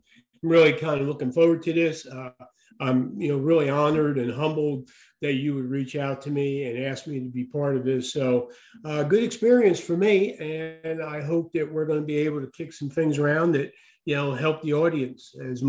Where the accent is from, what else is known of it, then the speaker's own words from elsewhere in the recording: New York, United States; now in Pittsburg, United States; I am currently the fire chief in Pittsburgh, Kansas. If you count the time that I spent as a junior growing up on Long Island outside of New York, I'm in my 48th year.